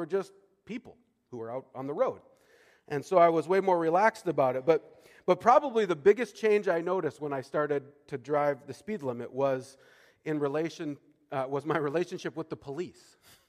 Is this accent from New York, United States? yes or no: no; Montana, United States; For those of you who know me, I grew up in Montana, and I grew up riding dirt bikes and racing dirt bikes